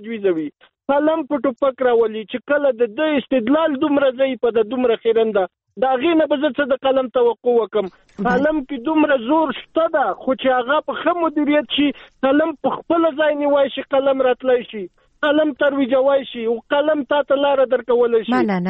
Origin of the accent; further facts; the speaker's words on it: Afghanistan; زه هم افغان یم